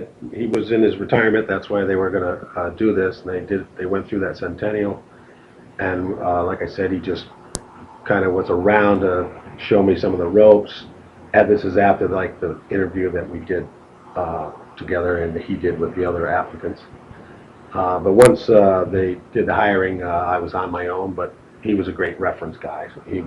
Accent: North Canaan, Connecticut, United States; And I grew up in North Canaan, and that's how we were here.

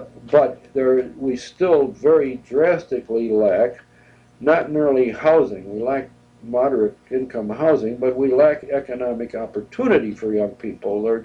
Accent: Evanston, Illinois, United States; also born or lived in Dayton, United States / Newton Center, United States; No, I was born in Dayton, Ohio, went through first grade in Newton Center, Massachusetts, grew up in Evanston, Illinois, which was a suburb.

